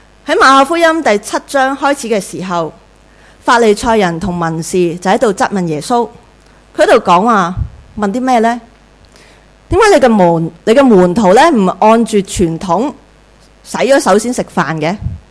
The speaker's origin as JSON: {"language": "Chinese", "country": "China", "said": "就好像我们中国人怎样称呼西方人"}